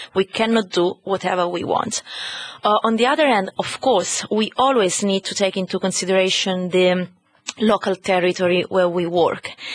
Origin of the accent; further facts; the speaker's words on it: Catania, Sicily, Italy; English is a second language; I'm from Sicily and from Catania.